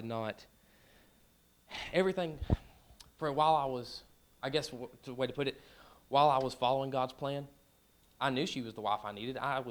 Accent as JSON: {"language": "English", "region": "Texas", "country": "United States", "said": "just because I'm from Coleman County, and you don't really hear that stuff up here."}